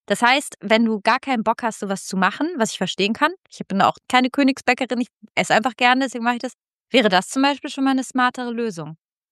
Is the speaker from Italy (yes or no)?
yes; Italy; now in Germany; ich komme aus Italien.